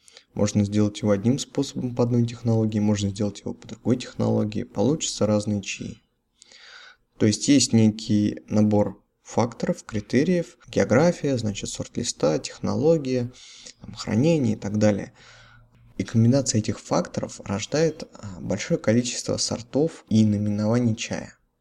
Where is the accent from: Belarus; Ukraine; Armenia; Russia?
Russia; Все мы родились, выросли в России